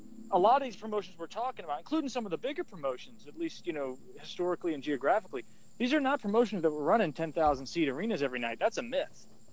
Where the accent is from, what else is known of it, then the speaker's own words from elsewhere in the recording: Chattanooga, Tennessee, United States; I'm from East Tennessee originally. I'm from Chattanooga originally, which is about, depending on what part of Chattanooga you're in, about 100 to 125 miles away from Knoxville.